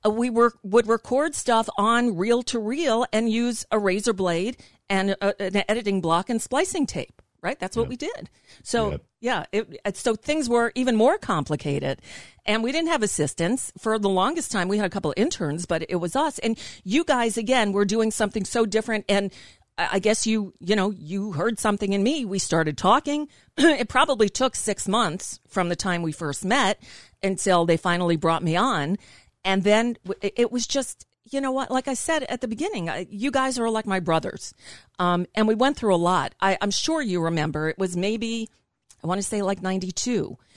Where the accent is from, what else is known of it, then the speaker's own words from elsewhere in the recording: New York, United States; I came from New York.